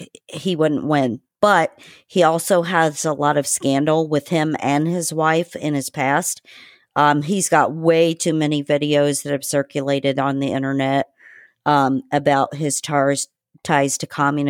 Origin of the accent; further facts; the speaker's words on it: Indiana, United States; I'm originally from Indiana, so Pete Buttigieg, I could write you a book on him right now.